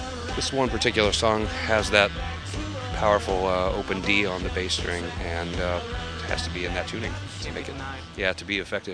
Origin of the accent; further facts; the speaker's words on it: Akron, Ohio, United States; because we're from Akron and we love Akron things, we use SIT strings